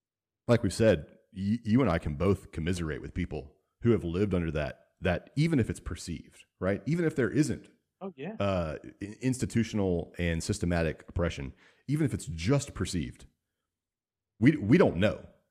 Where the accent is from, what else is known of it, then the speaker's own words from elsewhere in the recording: Port Arthur, Texas, United States; I grew up where I grew up in Port Arthur, and it's kind of a terrible place to grow up, and it's worse now than it was when I was a kid.